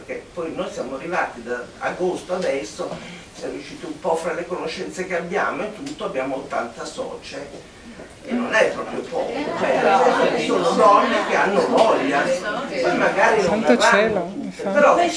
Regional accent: Milan, Lombardy, Italy; Io da milanese

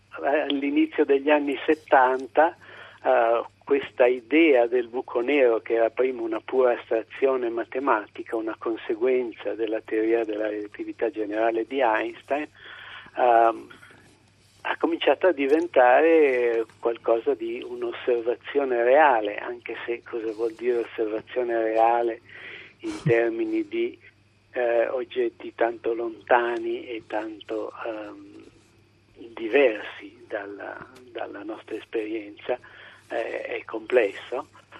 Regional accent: Como, Lombardy, Italy; born there; Io sono nato a Como, in Italia.

